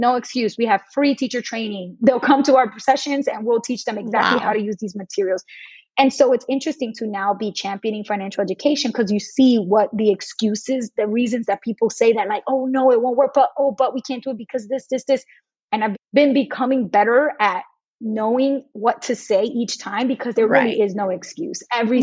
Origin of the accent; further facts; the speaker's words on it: New York, United States; So it was like perfect for me being that I'm from New York and I knew the school system well.